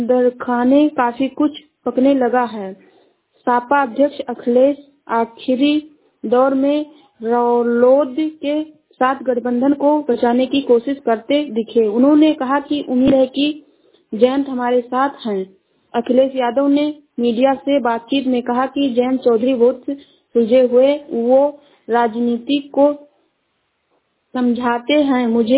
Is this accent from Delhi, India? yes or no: no; Shravasti, Uttar Pradesh, India; मैं जिला श्रावस्ती से हूँ।